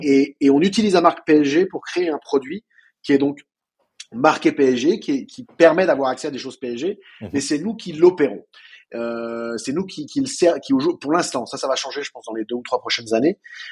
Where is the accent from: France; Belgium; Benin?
France; moved away; en tant que Français. Bon, ça fait 18 ans que je ne vis plus en France